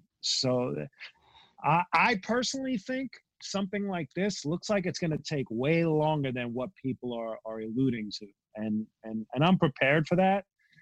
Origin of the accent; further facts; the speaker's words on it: Brooklyn, New York, United States; Growing up in Brooklyn, I understand all of them.